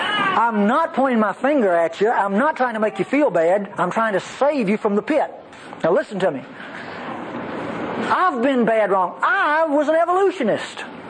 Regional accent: Mississippi, United States; you can tell I'm from North Mississippi, people from the Deep South, we always pronounce vowels with the long

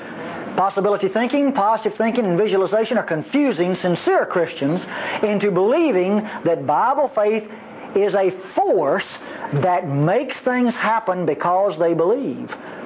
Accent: Mississippi, United States; you can tell I'm from North Mississippi, people from the Deep South, we always pronounce vowels with the long

